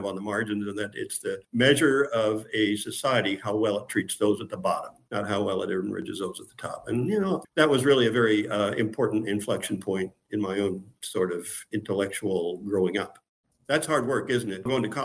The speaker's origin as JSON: {"language": "English", "town": "Hawthorne", "region": "California", "country": "United States", "tie": "born or raised there", "said": "Well, I grew up in the Los Angeles area too. I grew up in Hawthorne, which is midway between LA and Long Beach."}